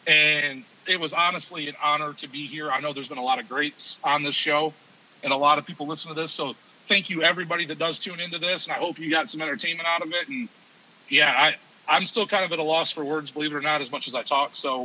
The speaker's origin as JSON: {"language": "English", "town": "Kalamazoo", "region": "Michigan", "country": "United States", "said": "who I've known around my hometown my whole life because I'm from Kalamazoo area."}